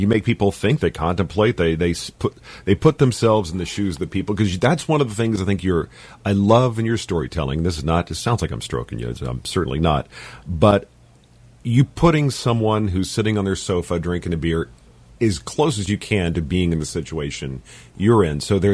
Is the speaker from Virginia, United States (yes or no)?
no; Dallas, Texas, United States; I grew up in Dallas as a kid, and the latchkey kid in the 80s.